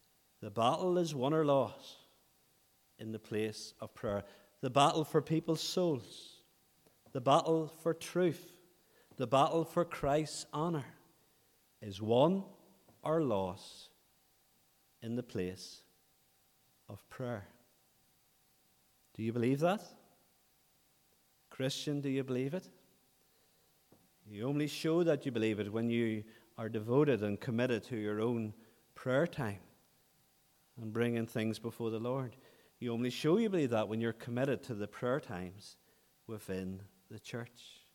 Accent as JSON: {"language": "English", "town": "Ahoghill", "region": "Northern Ireland", "country": "United Kingdom", "said": "We're from Ahochel, we're from County Antrim."}